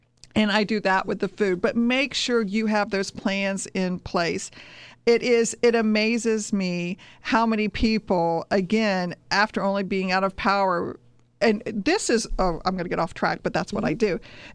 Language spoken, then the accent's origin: English; Jacksonville, Florida, United States; I grew up in Mandarin. My dad grew up in Mandarin when it was just dirt roads out there in the old Mandarin post office.